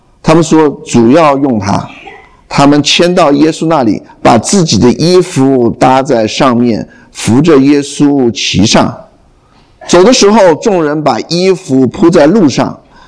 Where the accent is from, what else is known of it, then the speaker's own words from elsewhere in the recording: China; now in United States; 我们是中国人，我们不在乎